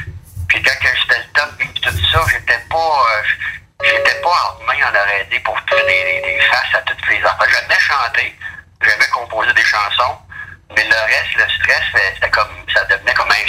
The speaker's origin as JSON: {"language": "French", "town": "Saint-Léon-de-Grand", "region": "Quebec", "country": "Canada", "tie": "born or raised there", "said": "Quand moi j'avais deux ans, ben, ils ont revenu à Saint-Léon-de-Grand, près d'Amqui. Puis moi, ben, je suis comme natif de Saint-Léon et Amqui depuis juste deux ans."}